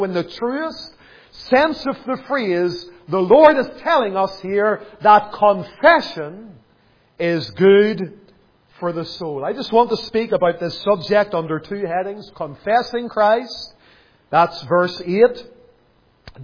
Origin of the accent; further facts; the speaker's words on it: Lisburn, Northern Ireland, United Kingdom; I can remember growing up in Lisburn